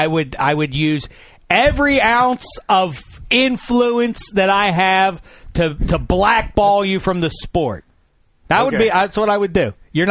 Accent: Pittsburgh, Pennsylvania, United States; I feel like it's a form of emotional child abuse for me from 3,000 miles away from my hometown of Pittsburgh.

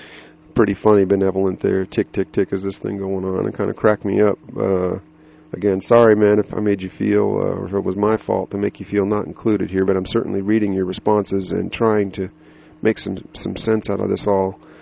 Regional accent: United States; also born or lived in abroad; as an American growing up in this country and partly out of the country

